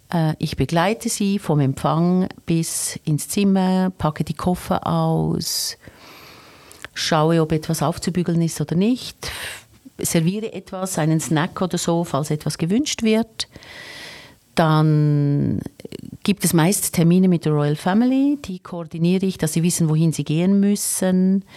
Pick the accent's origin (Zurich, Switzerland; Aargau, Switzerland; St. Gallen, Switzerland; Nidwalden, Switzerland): Nidwalden, Switzerland; Ennetmoos; wo ich wohne, wo ich herkomme, hat gesagt, dass ich dort zufälligerweise noch nie war, in Ennetzmoos im Kanton Nidwalden.